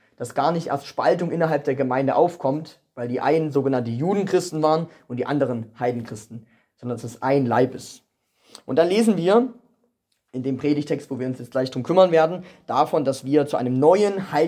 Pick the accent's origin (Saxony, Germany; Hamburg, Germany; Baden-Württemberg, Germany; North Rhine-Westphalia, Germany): Saxony, Germany; Dresden; für die, die mich noch nicht kennen. Ich komme aus Dresden